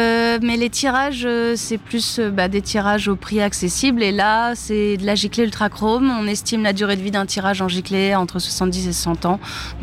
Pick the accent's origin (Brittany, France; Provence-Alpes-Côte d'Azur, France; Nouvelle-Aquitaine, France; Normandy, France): Normandy, France; Je suis même pas bretonne, hein, je suis normande.